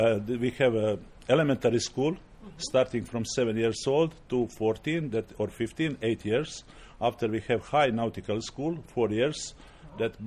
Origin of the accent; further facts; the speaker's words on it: Dubrovnik, Dubrovnik-Neretva County, Croatia; English is a second language; I am from Croatia, from Dubrovnik, 56 years old.